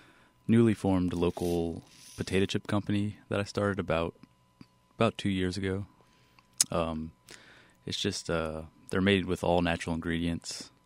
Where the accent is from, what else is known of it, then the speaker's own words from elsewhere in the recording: Louisiana, United States; also born or lived in Houston, Texas; I was born in Texas and lived in Houston until I was five. Uh-huh. Then I moved to Louisiana, and I've lived here the past 22 years.